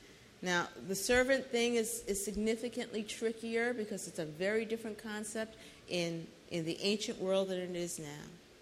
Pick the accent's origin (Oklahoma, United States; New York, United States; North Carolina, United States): New York, United States; As you guys know, I'm from New York originally. I started my working career in New York City.